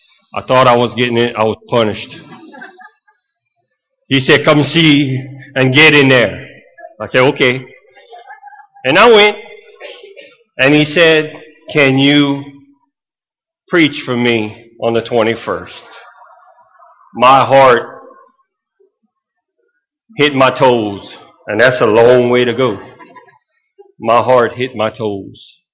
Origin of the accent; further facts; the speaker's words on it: Kaplan, Louisiana, United States; I'm from Kaplan.